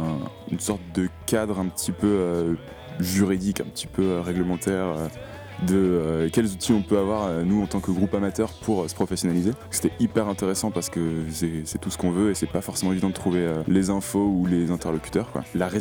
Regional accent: Brittany, France; Soit en Bretagne parce qu'on vient du Finistère en fait

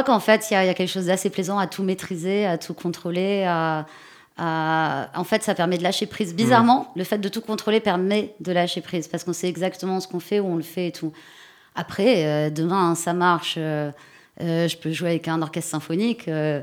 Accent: Paris, Île-de-France, France; Moi, j'ai appris le corse avec ma grand-mère, qui elle-même ne l'écrivait pas. Après, je suis une corse de la diaspora, j'ai grandi à Paris.

